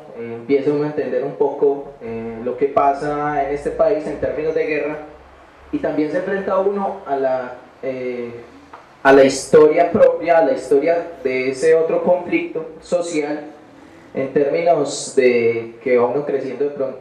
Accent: Antioquia, Colombia; nosotros como colombianos, como antioqueños, como personas que habitan la ciudad de Medellín o otros territorios

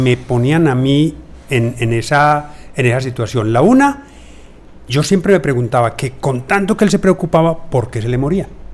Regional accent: Girardota, Antioquia, Colombia; born there; Yo nací en el campo, nací en una finca en Girardota

